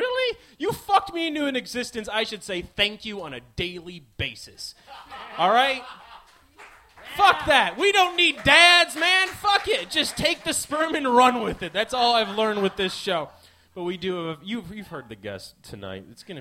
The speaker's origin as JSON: {"language": "English", "region": "Midwest", "country": "United States", "said": "And I'm from the Midwest, so, like, you're barely drinking at all."}